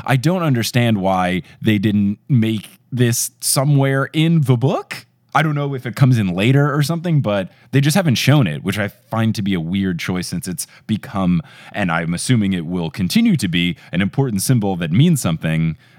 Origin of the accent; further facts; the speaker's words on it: New Jersey, United States; I grew up in New Jersey